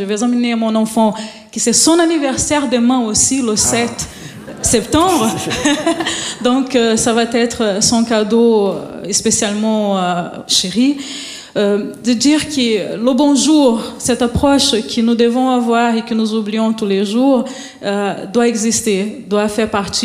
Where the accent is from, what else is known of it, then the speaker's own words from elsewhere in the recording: Brazil; En tant que Brésilienne que je suis, je vous invite à danser.